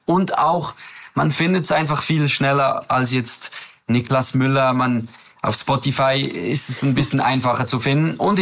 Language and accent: German; Solothurn, Switzerland; Und Sol Roy heißt auf Französisch Einwohner aus Solothurn, also aus dem Kanton, wo ich herkomme.